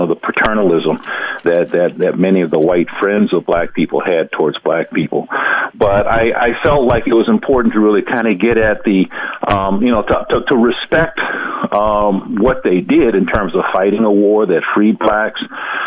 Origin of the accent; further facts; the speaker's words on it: New Orleans, Louisiana, United States; I'm from New Orleans, and my parents were active in the civil rights movement